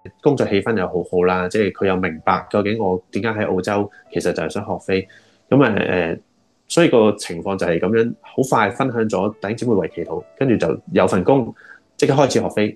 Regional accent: China; 咁我哋中國人咁啊，好誠實咁樣答啦

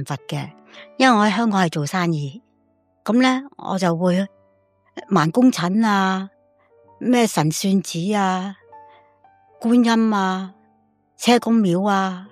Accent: China; 我哋本身一个中国人咧

